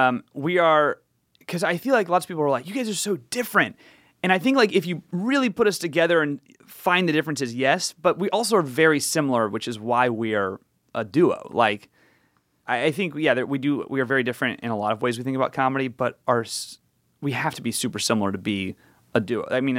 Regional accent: the South, United States; I grew up in the South, and I just, it was part of what you did.

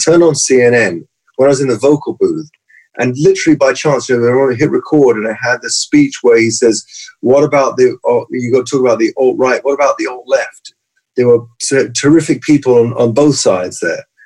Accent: Kilburn, London, United Kingdom; growing up in Kilburn, with the Northern Irish English trouble. I grew up in a terrorist time where people would get bombed

